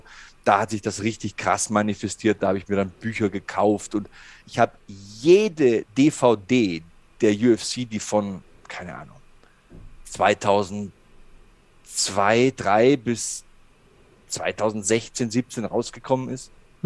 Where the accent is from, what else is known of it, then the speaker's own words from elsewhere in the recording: Passau, Bavaria, Germany; now in Munich, Germany; Ja, bei uns in Passau gab es einen Boxverein, aber das war's.